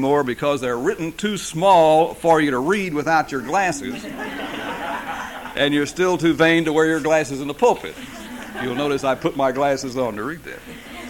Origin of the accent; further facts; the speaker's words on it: Texas, United States; First of all, I am from Texas, and I say that because I think right off the bat we should have an understanding. I won't say anything about your accent if you won't say anything about mine